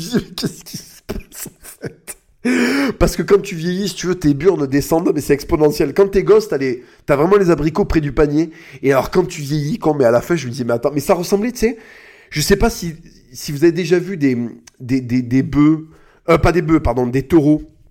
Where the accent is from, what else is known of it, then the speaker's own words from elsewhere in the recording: France; Moi, je suis français. Voilà, je suis français. Est-ce que mon pays peut aller mieux?